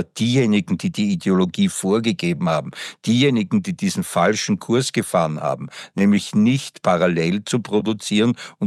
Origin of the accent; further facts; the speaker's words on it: Austria; ich als Österreicher bin genauso betroffen.